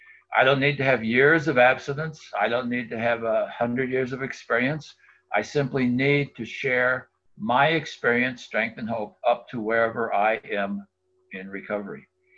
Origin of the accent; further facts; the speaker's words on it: Hartford, Connecticut, United States; I'm from Connecticut, Hartford, Connecticut area.